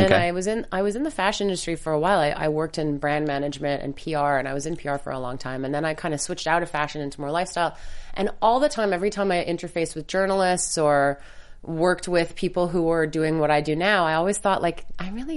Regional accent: Montreal, Quebec, Canada; I'm Canadian. I'm from Montreal. Born

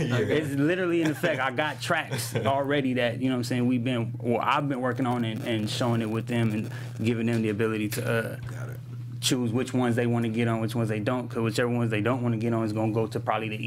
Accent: San Pedro, California, United States; If you ask me. Where you from? I'll tell you San Pedro.

